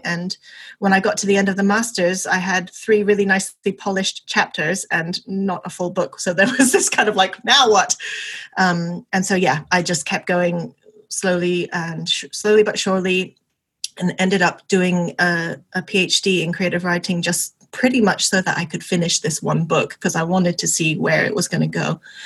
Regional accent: Hong Kong; now in Oxford, United Kingdom; I am an author, illustrator, currently living in Oxford in England, but I was born and raised in Hong Kong. I'm half Chinese and half Welsh

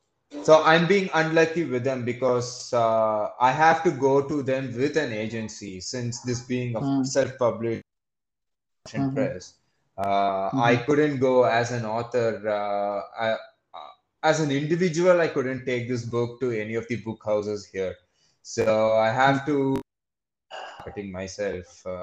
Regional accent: India; being an Indian, Indian parents wouldn't allow to go to any other field as such.

